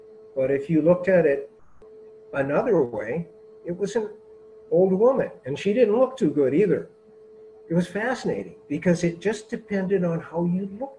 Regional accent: Midwest, United States; I grew up in the Midwest, and I remember migratory geese too.

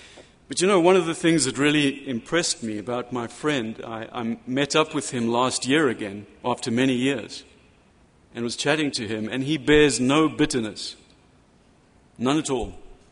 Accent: Zimbabwe; moved away as an adult; now in United States; I've had the experience of living in two of them before I came to America. I was born and raised in Rhodesia, which is now Zimbabwe. I was there for 20 years

